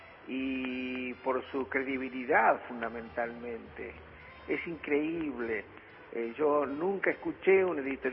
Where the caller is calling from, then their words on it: Buenos Aires, Argentina; de Núñez para el Diario Nacional.